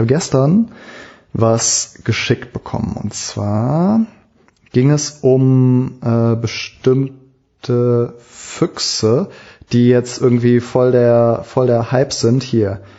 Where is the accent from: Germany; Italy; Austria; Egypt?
Egypt; Cairo, Cairo Governorate; Und also vor 30 Jahren, ich bin in Kairo groß geworden als Kind